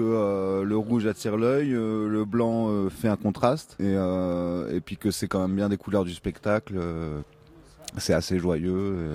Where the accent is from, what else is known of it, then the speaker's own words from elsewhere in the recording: Grenoble, Auvergne-Rhône-Alpes, France; je suis originaire de Grenoble